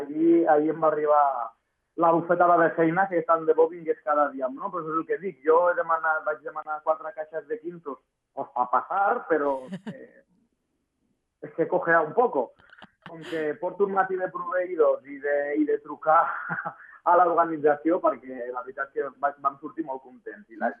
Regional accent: El Prat de Llobregat, Catalonia, Spain; perquè som del Prat

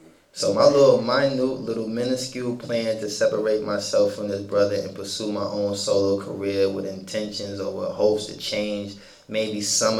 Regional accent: New York City, New York, United States; Growing up in New York City, we all know this is a very multicultural place. Very diverse.

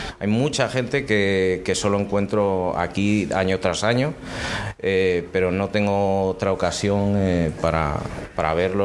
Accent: Pontevedra, Galicia, Spain; obviamente Pontevedra, que es de donde soy

